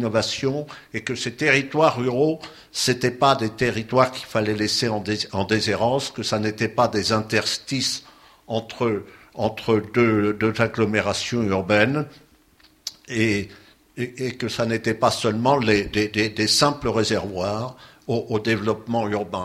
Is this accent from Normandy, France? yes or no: yes; Normandy, France; je suis normand. Hein. Donc je viens tout simplement d'une petite commune auprès de Rouen. Hein. Voilà, pour situer les choses très rapidement, maire de mon village, là, qui fait à peu près 850-900 habitants aujourd'hui.